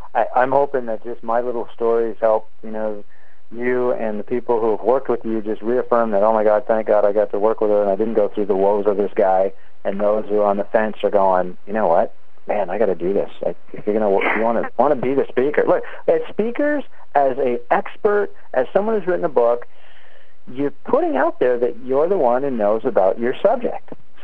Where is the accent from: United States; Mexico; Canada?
Canada; a kid growing up in Canada